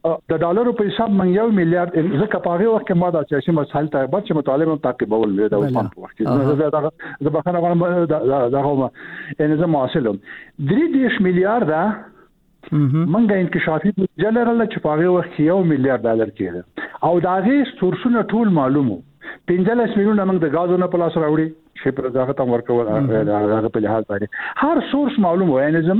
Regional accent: Afghanistan; موږ افغانان

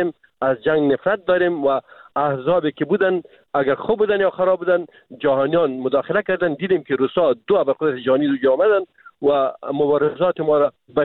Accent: Afghanistan; ما افغان هستیم

